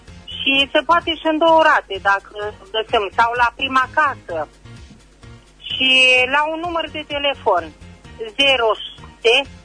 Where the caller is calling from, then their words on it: Caransebeș, Caraș-Severin, Romania; din Caransebeș, revin iară cu anunțul.